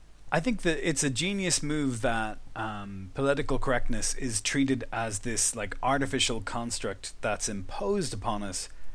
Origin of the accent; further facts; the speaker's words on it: Ireland; Yeah, I mean, as an Irish person, I was bewildered when I first went to America